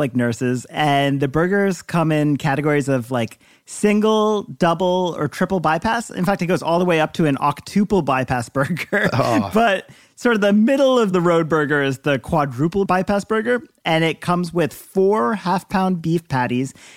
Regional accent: Delaware, United States; We're actually coming to Philly, which is right near my home state of Delaware

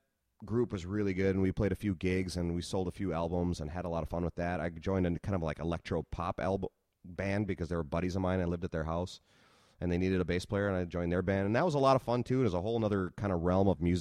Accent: Minnesota, United States; accent: Minnesota; but I'm a Minnesota dude through and through. So my Minnesota accent was still wonderful and rich.

